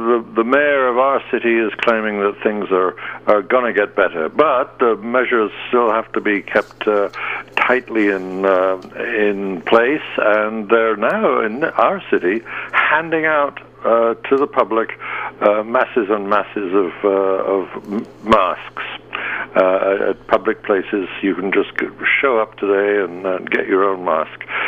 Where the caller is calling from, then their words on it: New York City, New York, United States; I'm calling in from New York City, the epicenter of the coronavirus pandemic, in the United States at least.